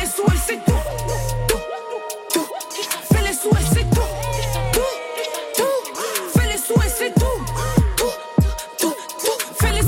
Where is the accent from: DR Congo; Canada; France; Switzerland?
DR Congo; En plus, je suis congolaise, j'ai la musique dans le sang